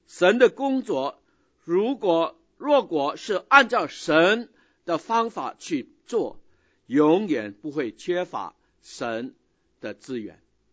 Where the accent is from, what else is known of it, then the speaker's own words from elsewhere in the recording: China; moved away; 那么多的中国人从我们中国来到这个地方